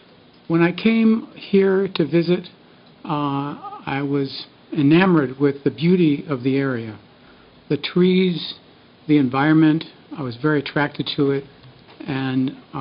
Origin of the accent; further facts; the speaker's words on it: San Francisco, California, United States; moved away as an adult; I'm originally from San Francisco. I lived there 40 years. I came here in March of 2014.